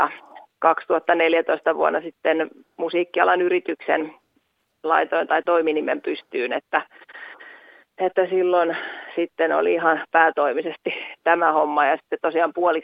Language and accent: Finnish; Tampere, Pirkanmaa, Finland; No tosiaan minä olen tamperelainen ihan alkuperäinen laulaja ja pianisti